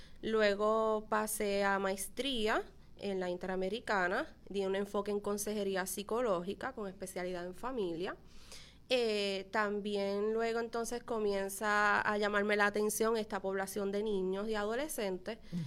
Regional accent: Lares, Puerto Rico; Ambos también aquí me criaron en Lares.

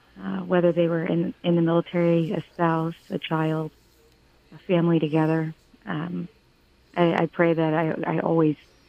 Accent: East Coast, United States; we would go a few times every winter growing up on the East Coast, but we'd drive up to Pennsylvania for skiing

